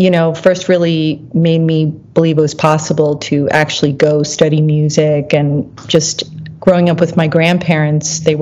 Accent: New York, United States; also born or lived in Killeen, Texas / Korea; I was born in Fort Hood, Killeen, Texas. And my mother was Korean. And when I was about two, I also went to live with relatives in Korea. And then I went to live with my grandparents in New York.

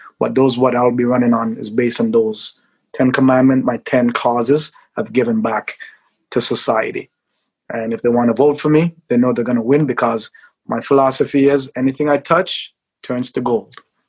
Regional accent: Jamaica; I grew up in Jamaica. I mean, you know, the faith, we love things. I grew up with my grandma for many years as a child, when my mom was here building stuff for us.

